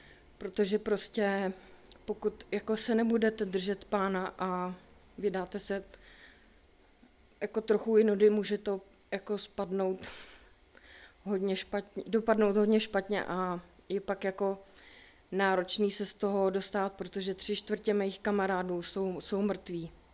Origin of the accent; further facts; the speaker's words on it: Chomutov, Ústí nad Labem Region, Czechia; já pocházím z Chomutova, kde jsou drsný jakoby drogový gengy.